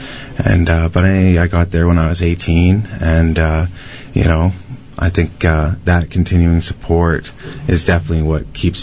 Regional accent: Burnaby, British Columbia, Canada; also born or lived in New Westminster, Canada; I grew up in Burnaby and New West, so, I mean, it was just kind of suiting.

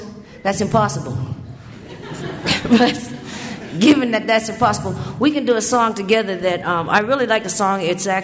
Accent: Nova Scotia, Canada; I always think I come from Nova Scotia, you know, like my parents were coal miners.

